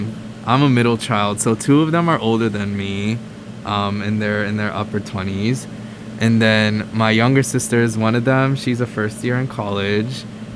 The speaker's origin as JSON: {"language": "English", "region": "Florida", "country": "United States", "tie": "born or raised there", "said": "I was born and raised in South Florida, so that is where home is. I love the sun, I love the beach, and I love playing soccer in Florida."}